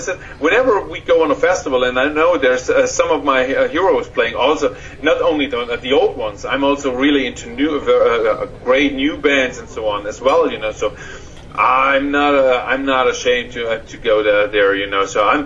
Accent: Stuttgart, Baden-Württemberg, Germany; hometown, Stuttgart, in the south of Germany. The rest of the guys are not from this area, so I can say my hometown.

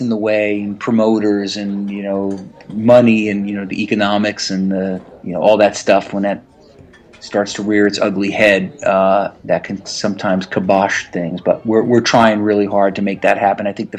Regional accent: Connecticut, United States; In my hometown here in Connecticut, a young 17-year-old boy dove into the water at the Long Island Sound. I live in Connecticut.

